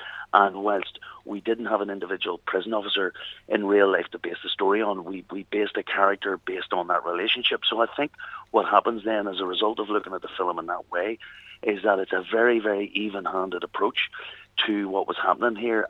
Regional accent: Belfast, Northern Ireland, United Kingdom; I grew up in Ardoyne.

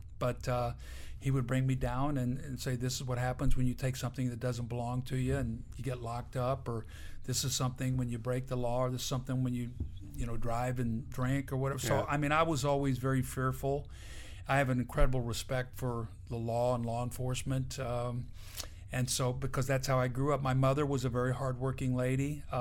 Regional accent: Benton, Illinois, United States; I grew up in Benton, Illinois, a town of about 7,000 people.

